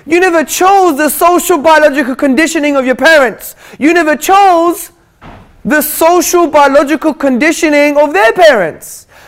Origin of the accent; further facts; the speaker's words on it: Hackney, London, United Kingdom; I'm from Hackney in London.